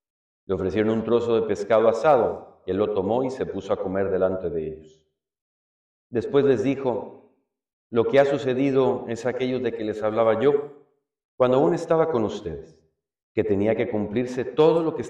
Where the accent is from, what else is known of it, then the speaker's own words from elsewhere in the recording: Guadalajara, Jalisco, Mexico; now in New York, United States; Estuve esta semana en mi tierra natal, en Guadalajara, porque fui a sacar unos estudios médicos.